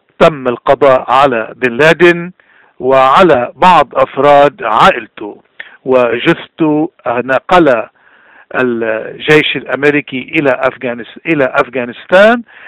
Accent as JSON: {"language": "Arabic", "country": "Lebanon", "said": "حق الاقتراع مؤمن نحن قانونا كلبنانيين مغتربين"}